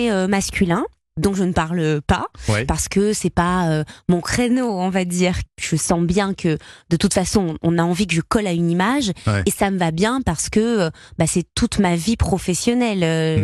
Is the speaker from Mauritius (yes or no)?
no; Marseille, Provence-Alpes-Côte d'Azur, France; moved away as an adult; also born or lived in Paris; j'ai habité 17 ans à Paris alors que je suis marseillaise. Hein, ouais. Je suis arrivée à 19 ans.